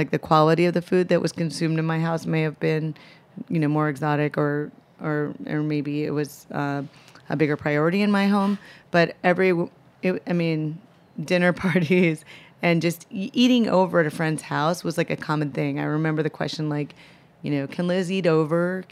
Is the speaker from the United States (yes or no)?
yes; Minneapolis, Minnesota, United States; No, I grew up in Minneapolis.